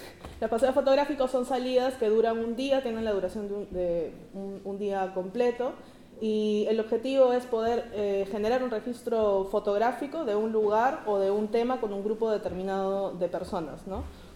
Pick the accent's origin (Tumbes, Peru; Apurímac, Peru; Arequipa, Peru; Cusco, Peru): Cusco, Peru; venimos pues de Lima, de Ancash y yo de Cusco.